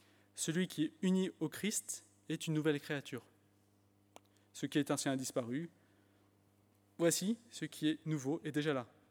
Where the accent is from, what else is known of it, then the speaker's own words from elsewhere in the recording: United Kingdom; accent: English; French is a second language; enfin on me l'a montré que mon accent anglais était sympathique.